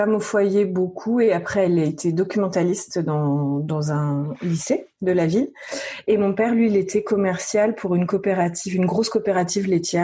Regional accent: Saint-Lô, Normandy, France; born there; now in Nantes, France; je suis née en Normandie, à Saint-Lô, une petite ville pas belle du tout, parce que complètement détruite pendant la Seconde Guerre mondiale, mais une petite ville posée au milieu d'un département, la Manche, qui est juste magnifique, et à 25 km de la mer.

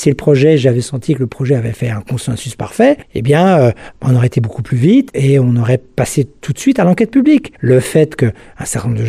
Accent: Schirmeck, Grand Est, France; Moi, je suis un homme de la forêt, je viens de la vallée de la Bruche de Schirmeck. J'ai toujours été dans la forêt, gamin, etc. J'ai vécu beaucoup dans la forêt.

